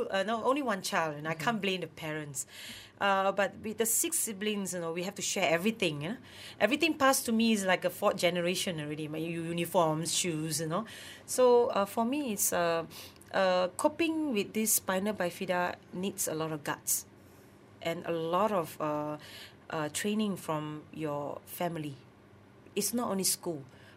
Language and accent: English; Penang, Malaysia; when I was young in Penang. You know, I grew up in Penang.